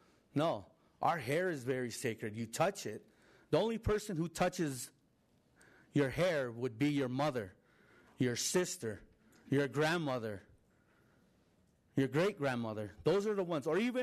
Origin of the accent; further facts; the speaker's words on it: Navajo Nation, United States; I am Navajo Dene, and I come from the Navajo Nation.